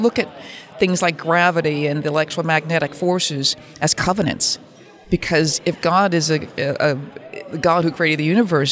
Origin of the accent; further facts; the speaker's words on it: Minneapolis, Minnesota, United States; I am from Minnesota, just like you. I hail from South Minneapolis